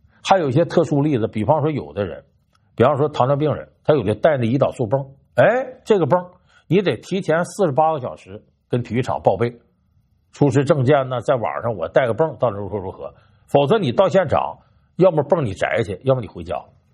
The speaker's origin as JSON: {"language": "Chinese", "country": "China", "said": "其实这个事儿，作为中国人来讲，我们很长时间也在探讨"}